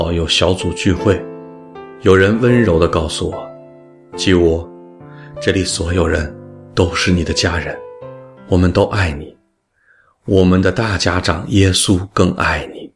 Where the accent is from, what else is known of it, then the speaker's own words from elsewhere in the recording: Fuxing, Taoyuan, Taiwan; born there; 我出生在台湾桃源县复兴乡的原住民部落，父亲是个中国大陆河南人，1949年随军队来台湾，在复兴乡服役